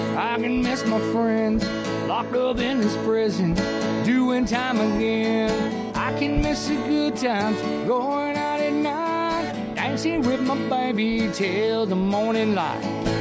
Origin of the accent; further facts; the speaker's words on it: Okeechobee, Florida, United States; I was born in Okeechobee down there, and I'm a Florida native, Florida cracker here, what they call us. I'm third generation stucco man, so I started a new business here, Central Florida Plastering.